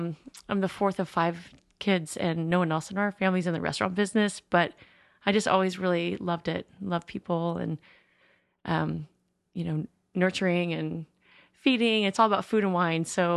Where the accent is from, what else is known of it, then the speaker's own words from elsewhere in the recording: West Marin, California, United States; we grew up in West Marin, and we had a really nice upbringing and things, but we just, my mom, it was a single mom family